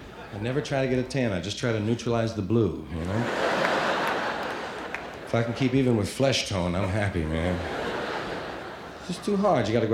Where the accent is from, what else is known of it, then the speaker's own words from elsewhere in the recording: New York City, New York, United States; side, Harlem. And we call our little neighborhood White Harlem, because it sounded bad, you know? Where are you from? White Harlem. Hey. Sound tough, sound down. The real name was Morningside Heights.